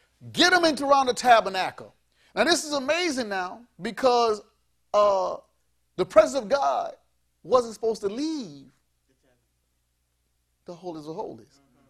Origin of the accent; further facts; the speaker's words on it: Gosmo, Louisiana, United States; We was living in Gosmo. I grew up in Gosmo before we moved to Gonzales. We were living in Gosmo